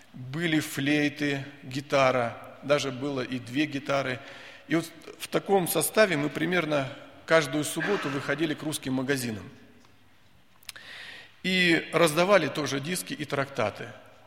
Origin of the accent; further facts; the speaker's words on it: Minnesota, United States; Я из Миннесоты.